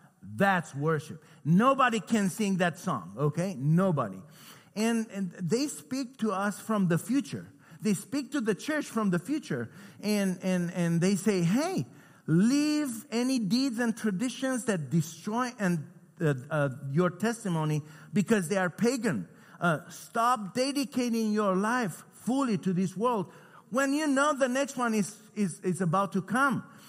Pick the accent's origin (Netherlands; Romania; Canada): Romania; 15 Americans and 5 Romanians, I'm from Romania, and we came back from Odessa, Ukraine to Bucharest, Romania